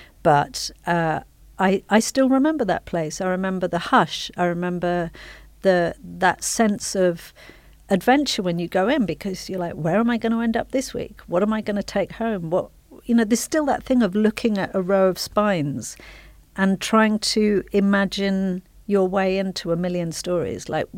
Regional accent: Hackney, London, United Kingdom; I was 14 and I grew up in Hackney, and I loved horses

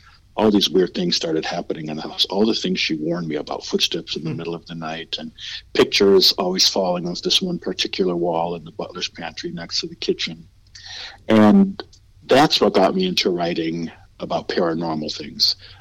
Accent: Wisconsin, United States; moved away as an adult; now in Louisville, United States; I was born in Wisconsin and raised there. I ended up in Louisville in the 90s.

